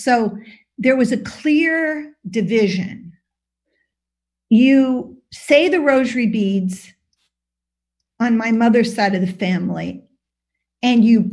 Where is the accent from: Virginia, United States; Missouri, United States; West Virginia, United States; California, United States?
Missouri, United States; St. Louis; And so I grew up in St. Louis, and my mother's one of 15, and my father was one of 11, and we all lived in the same neighborhood.